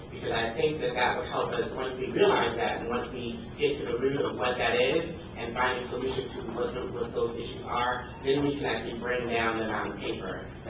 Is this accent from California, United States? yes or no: yes; Fresno, California, United States; I come from Fresno, California, which is not nearly the size of this metropolitan region.